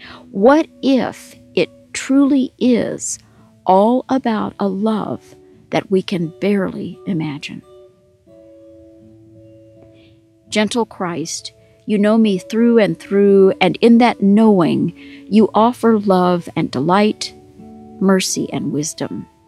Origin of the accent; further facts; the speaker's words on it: Texas, United States; God knows I am a Texan through and through, and that I love being bilingual.